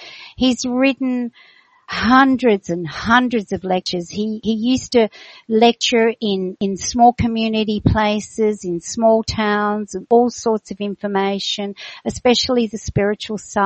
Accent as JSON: {"language": "English", "town": "Melbourne", "region": "Victoria", "country": "Australia", "said": "from Melbourne"}